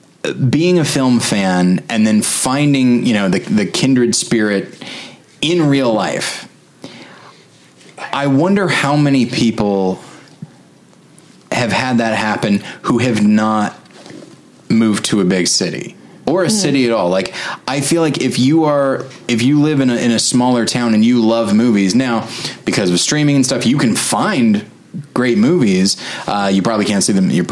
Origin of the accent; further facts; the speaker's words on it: Taft, California, United States; I am from the heartland of California, which is middle California.